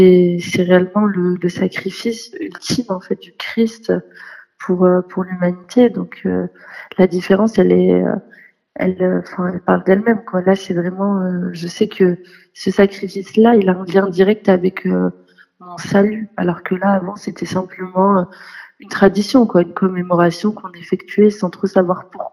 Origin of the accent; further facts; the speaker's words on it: Nantes, Pays de la Loire, France; j'ai 24 ans. Je suis originaire de la région de Nantes et je suis d'origine marocaine et je suis convertie au catholicisme depuis maintenant 5 ans.